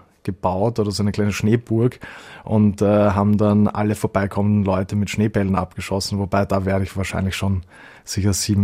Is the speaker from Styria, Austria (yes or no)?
no; Vienna, Austria; also ich bin in Wien aufgewachsen